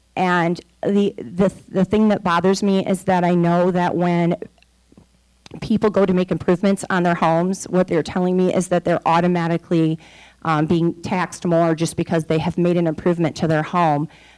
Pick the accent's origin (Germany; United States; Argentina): United States; Adrian, Michigan; I am born and raised in Adrian. I did move away after college to pursue some teaching jobs in various locations